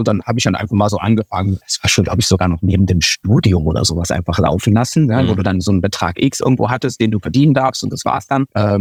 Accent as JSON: {"language": "German", "region": "Eifel", "country": "Germany", "said": "Ja, nee, gebürtig nicht, ich komme eigentlich aus der Eifel"}